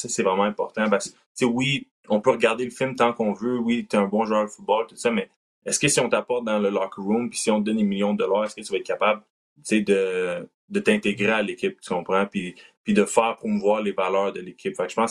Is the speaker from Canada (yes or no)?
yes; Canada; vu que le fait que je suis Canadien un peu